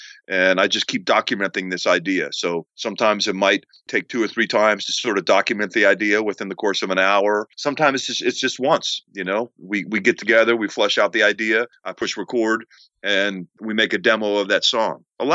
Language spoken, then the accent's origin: English; Washington, District of Columbia, United States; We grew up in the Washington, D.C. area, and so we were immediately exposed to this thing called go-go music.